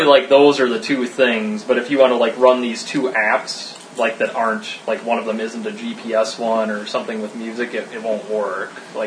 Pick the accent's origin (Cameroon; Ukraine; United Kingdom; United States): United States; I could be completely uninformed on a subject and say what I want because I'm an American.